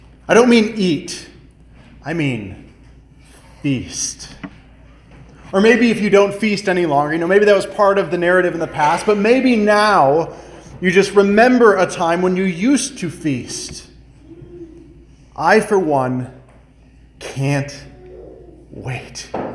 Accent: Michigan, United States; You know, growing up outside of Detroit, the Detroit Lions have been playing football for nearly 90 years on Thanksgiving Day.

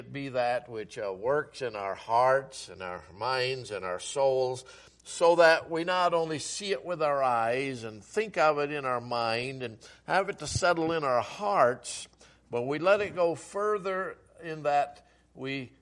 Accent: New York, United States; Where I was brought up in Western New York, I noted, I have on my phone the weather

